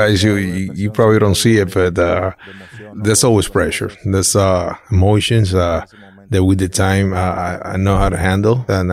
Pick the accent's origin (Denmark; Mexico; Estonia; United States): Mexico; since the Little Leagues back in Mexico, my dad, he was the manager